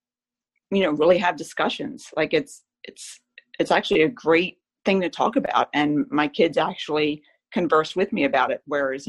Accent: Philadelphia, Pennsylvania, United States; I grew up in Northeast Philly, but it was a very white neighborhood back then. Mostly Irish and German.

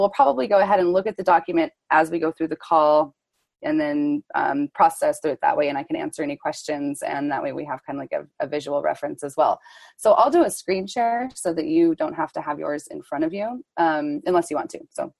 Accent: Sandpoint, Idaho, United States; And I'm currently in Sandpoint, Idaho, my hometown.

